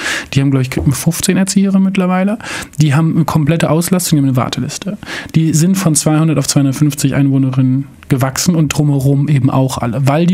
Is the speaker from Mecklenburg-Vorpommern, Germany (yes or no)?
yes; Rostock, Mecklenburg-Vorpommern, Germany; weil ich kann als Rostocker den Münchnern oder auch den Ettlingern nicht sagen, ihr müsst es so und so machen